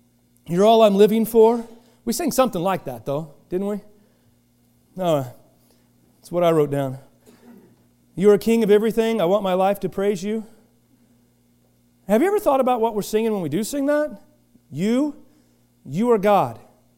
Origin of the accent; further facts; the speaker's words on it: Kansas City, Missouri, United States; When I was growing up in Kansas City, there was a radio station called KY102.